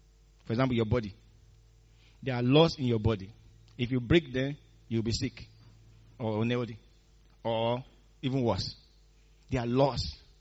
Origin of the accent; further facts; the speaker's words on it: Nigeria; When I was growing up in Nigeria, there's something called adulterated fuel.